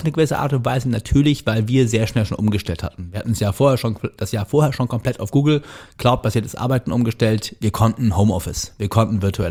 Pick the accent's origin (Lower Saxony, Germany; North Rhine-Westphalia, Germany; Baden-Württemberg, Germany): North Rhine-Westphalia, Germany; Cologne; born there; Ich bin oder? Ja gebürtiger Kölner